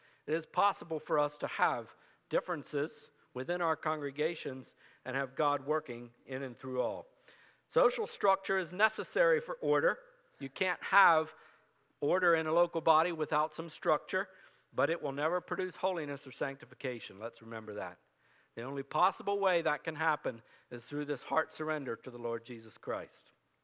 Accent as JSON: {"language": "English", "country": "Guatemala", "tie": "born or raised there", "said": "So I grew up in Guatemala"}